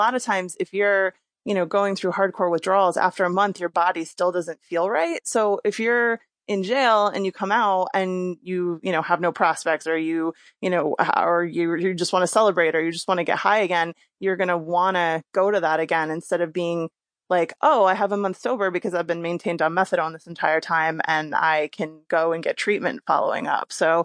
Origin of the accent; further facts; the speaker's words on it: United States; So we're definitely as a culture, as an American culture, we're definitely a lot, a lot more shame-based in terms of addiction.